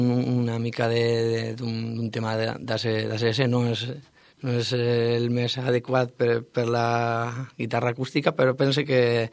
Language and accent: Catalan; Vila-real, Valencian Community, Spain; per a mi és un plaer tocar així al meu poble, al meu poble meu